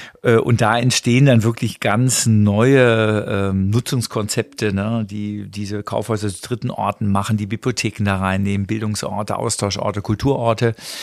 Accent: Wuppertal, North Rhine-Westphalia, Germany; ich komme ja nun aus Wuppertal

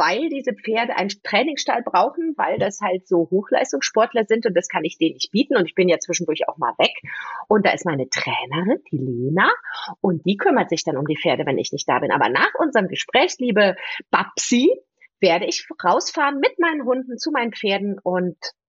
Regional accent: Bergisch Gladbach, North Rhine-Westphalia, Germany; also born or lived in Bonn; In Bonn. Geboren in Bonn, in Bergisch Gladbach aufgewachsen.

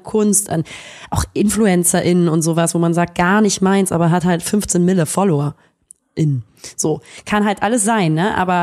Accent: Hamburg, Germany; Ja, geboren und aufgewachsen.

